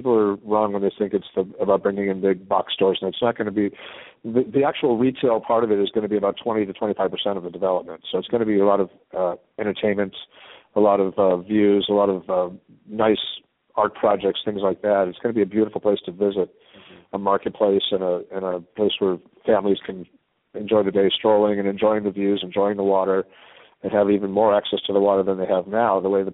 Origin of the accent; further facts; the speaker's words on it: Boston, Massachusetts, United States; now in Redondo Beach, United States; I grew up in Boston where there's great respect for the history, and the old buildings are still being used and repurposed that were there, you know, in the 1700s.